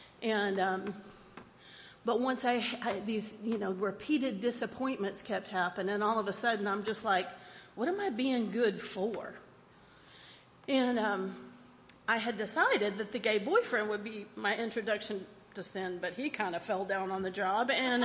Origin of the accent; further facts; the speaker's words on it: Plano, Texas, United States; I'm from Plano, Texas, the land of drill team. Football is a religion where I'm from